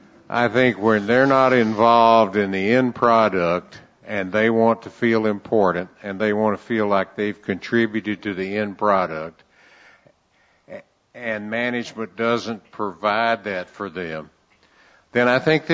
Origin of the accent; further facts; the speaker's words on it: San Antonio, Texas, United States; I'm from San Antonio. It hasn't rained this year.